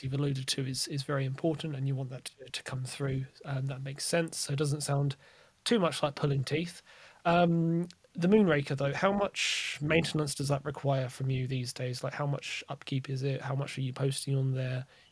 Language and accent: English; Gillingham, South East England, United Kingdom; originally, I don't live there now, but originally I'm from Gillingham